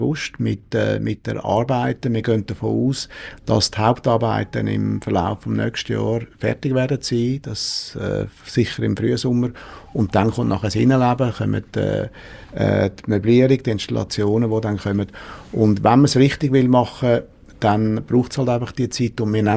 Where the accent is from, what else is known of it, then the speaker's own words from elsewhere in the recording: Aargau, Switzerland; Ich persönlich nicht, nein, ich komme aus dem Fricktal